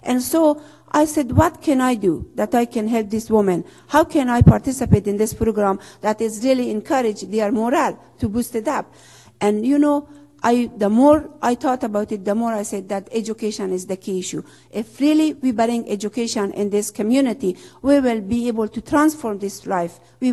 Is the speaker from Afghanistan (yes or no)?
yes; Afghanistan; First of all, I come from Afghanistan.